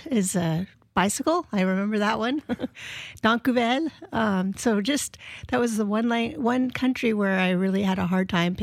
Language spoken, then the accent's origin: English; Seattle, Washington, United States; also born or lived in Montana; I was born in Montana and raised in Seattle. I grew up in Montlake, so I'm a local.